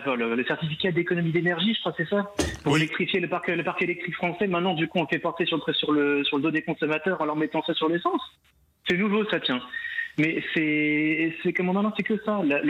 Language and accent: French; Normandy, France; now in Picardy, France; Et je suis normand d'origine.